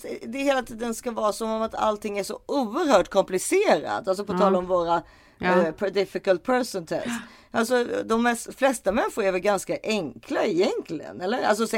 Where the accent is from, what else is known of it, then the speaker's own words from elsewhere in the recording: Sweden; den här lilla myrstacken här hemma i Sverige